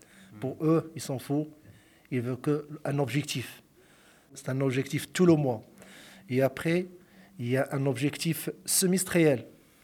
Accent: Morocco; French is a second language; moved away as an adult; now in France; J'ai 43 ans, je suis marocain, marié, deux enfants, un de 7 ans et un bébé de 4 mois. Je me suis venu ici en France en 2019.

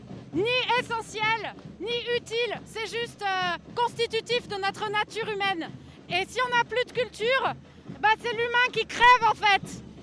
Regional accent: Bordeaux, Nouvelle-Aquitaine, France; Alors moi je connais pas Lille, je viens de Bordeaux en fait.

